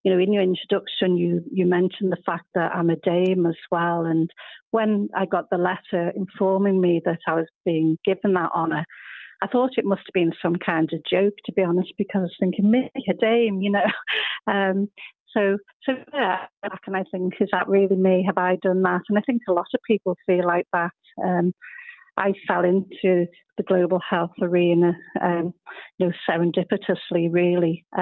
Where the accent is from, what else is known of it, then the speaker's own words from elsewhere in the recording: Liverpool, North West England, United Kingdom; growing up in Liverpool, you know, I think, you know, Liverpool as a city has always been proud